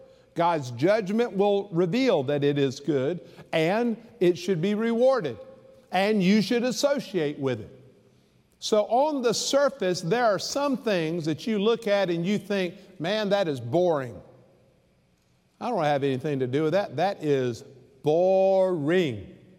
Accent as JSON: {"language": "English", "town": "Savannah", "region": "Georgia", "country": "United States", "tie": "born or raised there", "said": "I remember when I grew up in Savannah. So we had oceanfront beach, Tybee Island."}